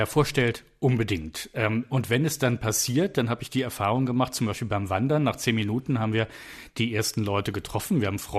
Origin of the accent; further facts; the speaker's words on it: Cologne, North Rhine-Westphalia, Germany; ich bin Kölner, ich kenne den Kölner Karneval